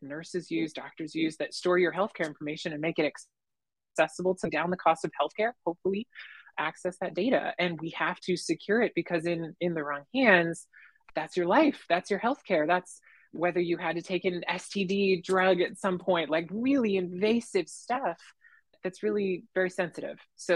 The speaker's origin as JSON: {"language": "English", "region": "Nebraska", "country": "United States", "tie": "born or raised there", "said": "I grew up in Western Nebraska, you know, the tech hub of the United States. No, I grew up very rural, Western Nebraska, farming, driving tractors, doing irrigation, lifting heavy stuff."}